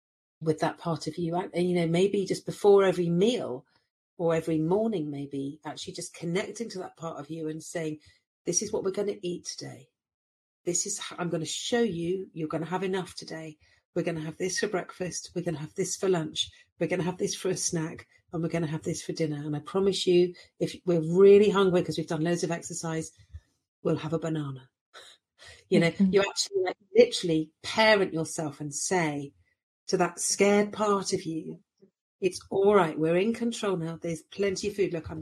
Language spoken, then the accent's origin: English; Brazil; It's growing up in Brazil, sometimes there wasn't enough, and that is terrifying.